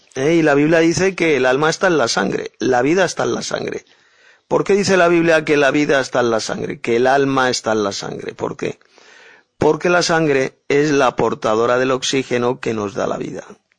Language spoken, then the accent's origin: Spanish; Madrid, Community of Madrid, Spain; de Madrid, España.